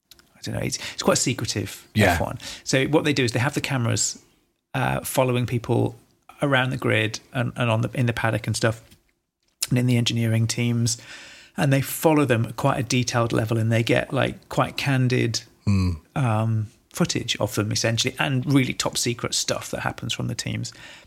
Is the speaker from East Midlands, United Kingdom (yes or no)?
yes; East Midlands, United Kingdom; I think growing up near Donington Park helped and seeing that.